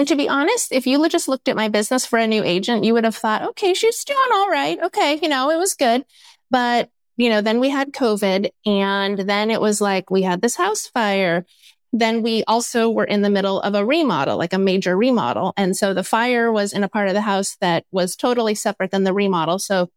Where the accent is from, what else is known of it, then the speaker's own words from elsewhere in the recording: California, United States; now in Texas, United States; Well, I actually used to say … I'm from Southern California, but please don't hate me.